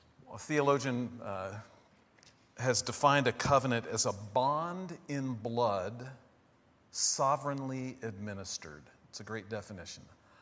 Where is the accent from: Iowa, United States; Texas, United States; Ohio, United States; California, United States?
Ohio, United States; When I grew up in Ohio, we used to go visit a place called Ye Old Mill, you know.